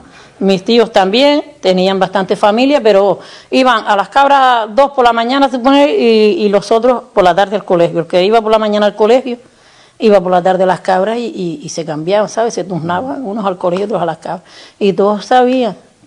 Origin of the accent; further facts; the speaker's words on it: Tesejerague, Canary Islands, Spain; Nací en Tesejeraque.